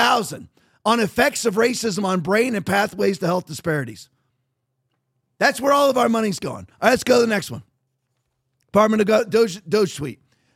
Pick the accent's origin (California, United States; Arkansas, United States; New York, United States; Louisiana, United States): California, United States; born there; I was born in California.